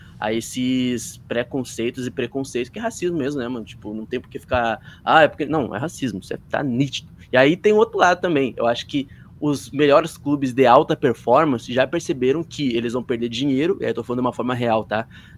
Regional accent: Rio Grande do Sul, Brazil; como eu sou do Rio Grande do Sul

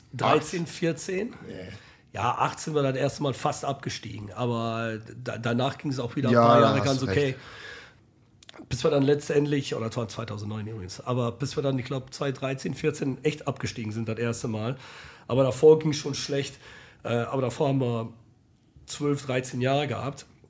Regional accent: Netherlands; German is a second language; Bei uns in Holland sind ganz viele von diesen Stadien gebaut.

